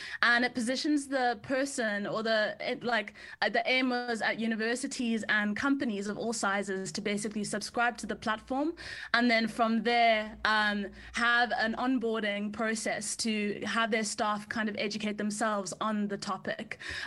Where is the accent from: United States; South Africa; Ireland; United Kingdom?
South Africa; And I'm from South Africa.